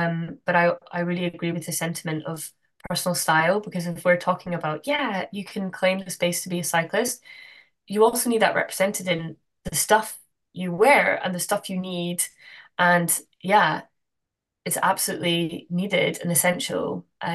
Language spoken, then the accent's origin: English; Glasgow, Scotland, United Kingdom; now in Amsterdam, Netherlands; I do go back to Scotland sometimes. I'm from Glasgow originally. I miss it.